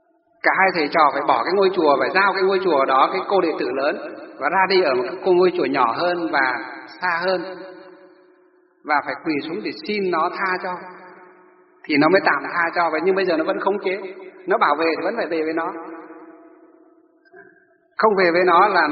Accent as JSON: {"language": "Vietnamese", "region": "Hòa Bình", "country": "Vietnam", "tie": "born or raised there", "said": "lên tỉnh Hòa Bình, cái tỉnh mà quê hương của tôi đó"}